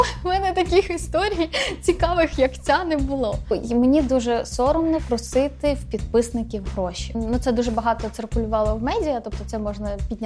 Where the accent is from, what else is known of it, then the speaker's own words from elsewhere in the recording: Odesa, Odesa Oblast, Ukraine; now in Kyiv, Ukraine; бо я сама з Одеси, а живу в Києві